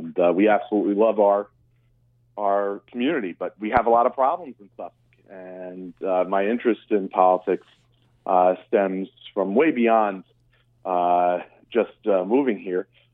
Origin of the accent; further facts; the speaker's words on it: Baldwin, New York, United States; My wife and I are born and bred Long Islanders. I grew up in Baldwin, went to Cornell University, moved to Long Beach